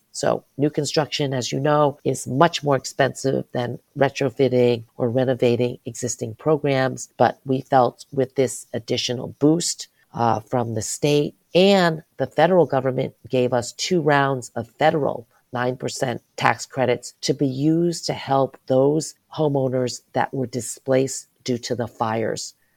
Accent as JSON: {"language": "English", "town": "Great Neck", "region": "New York", "country": "United States", "tie": "born or raised there", "lives_now": "San Francisco, United States", "said": "I was born in New York, grew up on Long Island, in Great Neck, Long Island. We didn't have a lot of agriculture in Long Island. Then I moved to San Francisco."}